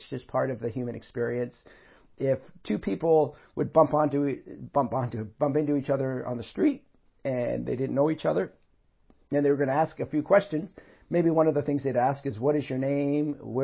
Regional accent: Canada; born there; I was born in Canada. My parents were born in Canada, but my roots come from England and Ireland and Scotland.

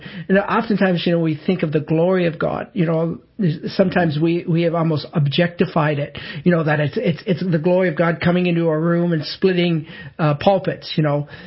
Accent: Canada; Pardon, I'm the Canadian

